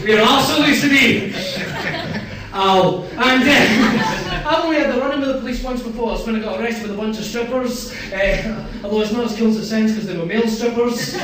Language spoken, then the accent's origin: English; Irvine, Scotland, United Kingdom; I'm in Glasgow. Aye, so it's nice to be in Glasgow. Because when I'm from Irvine, you see, it's coming to Glasgow, it's like fucking Disneyland to me.